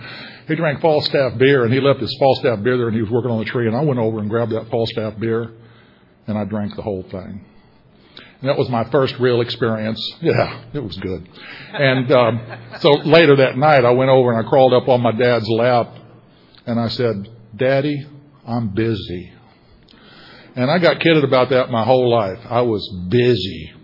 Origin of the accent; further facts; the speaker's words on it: Evansville, Indiana, United States; born there; I was born in Evansville, Indiana, to a middle-class family, wonderful, beautiful middle-class family.